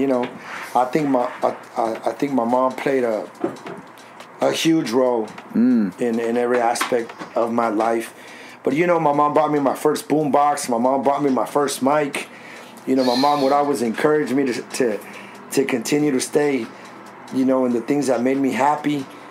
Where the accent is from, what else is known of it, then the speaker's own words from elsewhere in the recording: San Diego, California, United States; Yeah, I grew up right here in Sherman in southeast San Diego. Single mom.